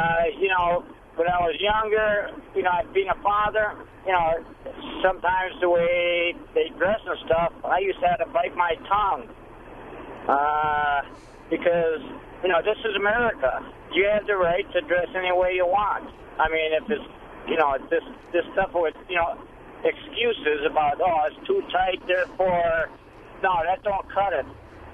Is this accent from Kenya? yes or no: no; Marinette, Wisconsin, United States; And I'm from Marinette.